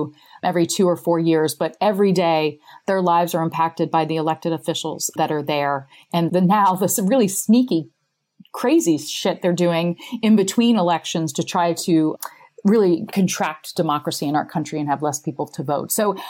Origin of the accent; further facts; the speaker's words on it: Ohio, United States; My home state's Ohio.